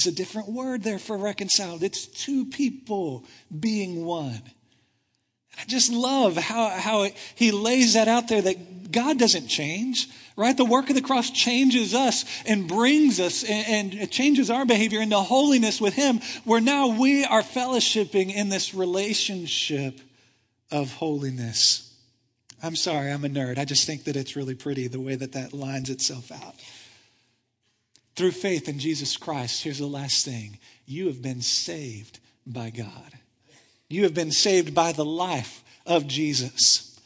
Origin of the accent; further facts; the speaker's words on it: Texas, United States; Because we're from Texas.